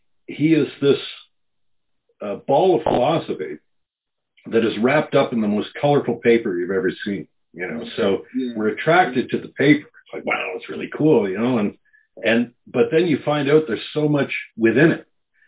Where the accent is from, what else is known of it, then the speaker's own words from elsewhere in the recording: Canada; growing up in Canada, back then, we may have had two Chinese kids at our high school.